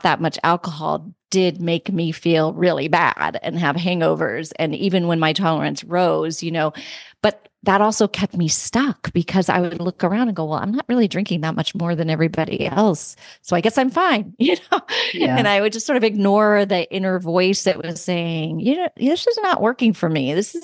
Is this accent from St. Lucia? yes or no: no; California, United States; born there; now in Connecticut, United States; I am in Connecticut, but I am from California. So I started out born in California, now living in Connecticut all the way across the entire country.